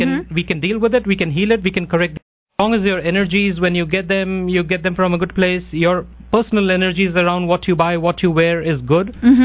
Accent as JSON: {"language": "English", "region": "Delhi", "country": "India", "lives_now": "United States", "said": "I'm from Delhi, basically, and we see that same thing over there as well."}